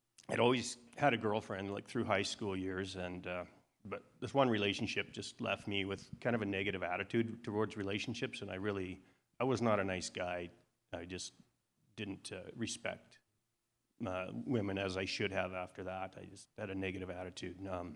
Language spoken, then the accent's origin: English; Whitecourt, Alberta, Canada; So I'm from Whitecourt, Alberta. I was born there, and I'm 49 years old at the time.